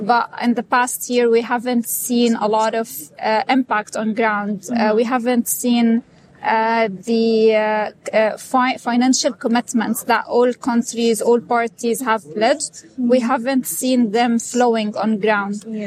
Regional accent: Jordan; English is a second language; I am from Jordan

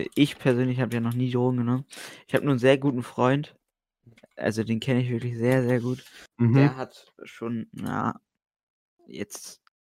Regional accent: Hamburg, Germany; ich bin 17, ich komme aus Hamburg

